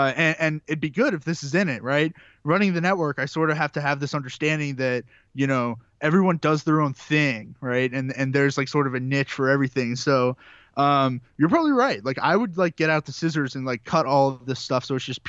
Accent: Texas, United States; I'm from Texas, right?

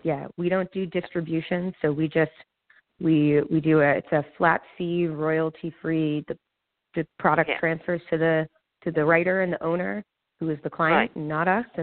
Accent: Millburn, New Jersey, United States; I grew up in Millburn, up north

